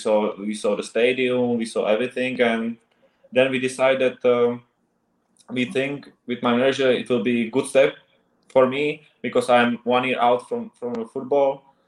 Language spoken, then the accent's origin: English; Czechia; English is a second language; because I'm from Czech Republic, so I was focused on East Europe and, you know, the West Europe and Germany.